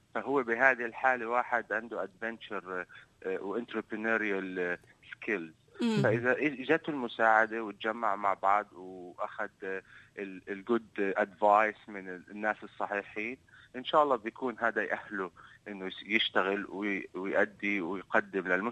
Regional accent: Jordan; moved away as an adult; now in Australia; بس إجينا أستراليا طبعا، إحنا إجينا من الأردن، كل شيء بالأردن بنعمل له ديليفري اللي هو توصيل

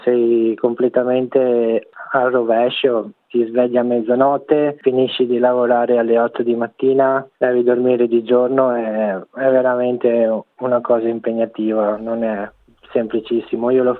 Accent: Conegliano, Veneto, Italy; now in Melbourne, Australia; Sono originario di Conegliano, vicino a Venezia.

